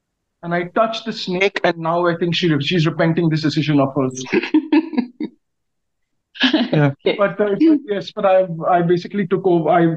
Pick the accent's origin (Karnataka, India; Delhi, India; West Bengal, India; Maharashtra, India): Maharashtra, India; Mumbai; especially because I was a kid from South Bombay. There is not much greenery where I live.